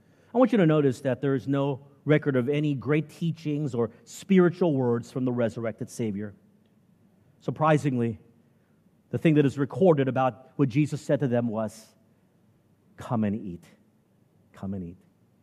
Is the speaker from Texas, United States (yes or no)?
yes; Texas, United States; But since I grew up in Texas, I was exposed to all types of food cuisines.